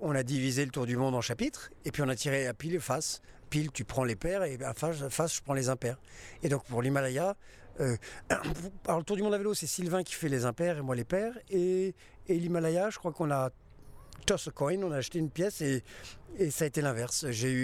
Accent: France; on est français, il faut qu'on rajoute 1000 km d'un côté, 1000 km de l'autre

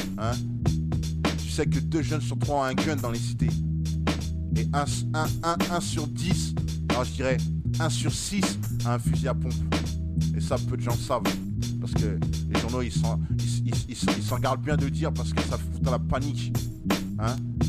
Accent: Paris, Île-de-France, France; Moi, je viens de Paris. Hein? Je viens de Paris.

